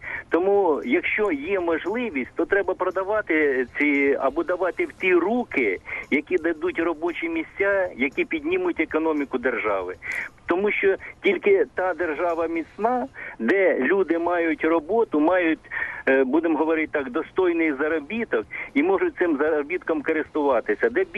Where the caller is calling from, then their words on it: Mykolaiv, Mykolaiv Oblast, Ukraine; Миколаїв.